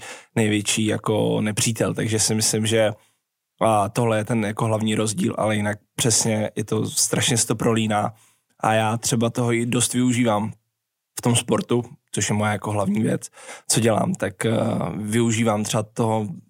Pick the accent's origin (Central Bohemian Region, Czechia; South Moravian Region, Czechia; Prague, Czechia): South Moravian Region, Czechia; Brno; já jsem z Brna a tam ta agrese jako velmi silná vůči ostatním týmům